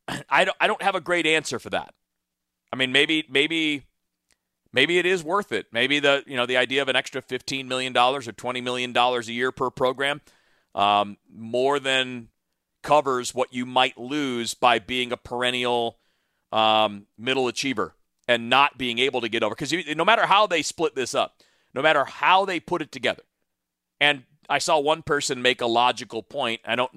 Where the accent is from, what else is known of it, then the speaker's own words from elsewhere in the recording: Michigan, United States; also born or lived in Miami; I grew up near the University of Michigan. I went to the University of Miami.